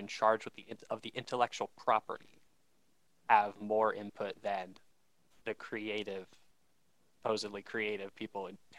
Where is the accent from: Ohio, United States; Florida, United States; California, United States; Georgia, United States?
Georgia, United States; Atlanta; Many, many Marvel movies are now shot in good old my hometown of Georgia, Atlanta, Georgia